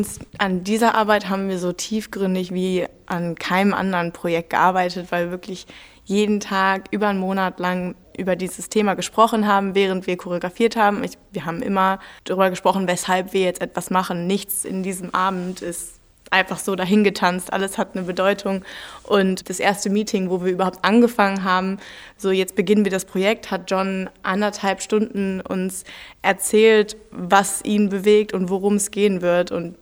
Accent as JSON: {"language": "German", "country": "Germany", "said": "Damals war ich 18 Jahre alt und ich komme aus Deutschland."}